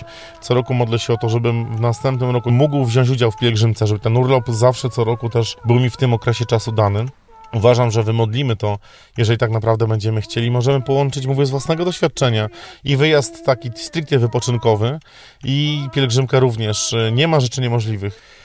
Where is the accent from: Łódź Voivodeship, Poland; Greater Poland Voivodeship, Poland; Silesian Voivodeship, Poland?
Greater Poland Voivodeship, Poland; Kalisz; chcieliśmy właśnie zaakcentować to, że jesteśmy z Kalisza